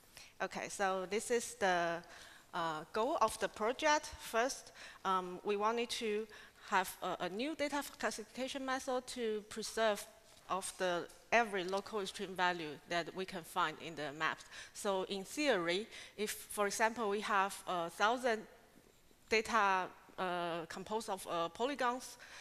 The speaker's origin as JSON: {"language": "English", "country": "Taiwan", "lives_now": "Hamburg, Germany", "said": "I come from Taiwan, and currently I'm working in Harvard City University of Hamburg as a scientific associate"}